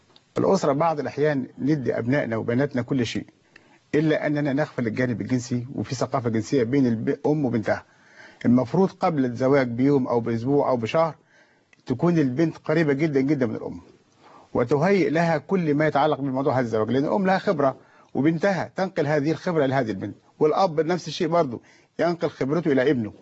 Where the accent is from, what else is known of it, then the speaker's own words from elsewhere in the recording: Upper Egypt, Egypt; عندنا في الصعيد، انا بكلم بلدي هنا